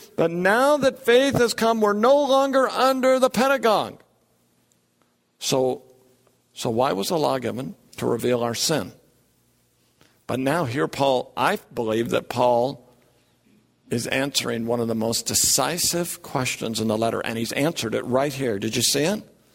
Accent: the North, United States; You know, we see this in the South. I'm from the North

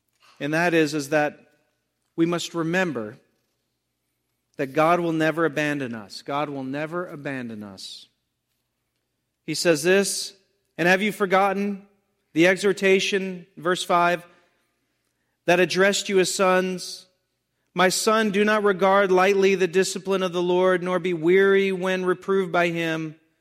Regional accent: the South, United States; Remember, growing up in the South, I don't know if they did this here, but in the South, teachers would use paddles.

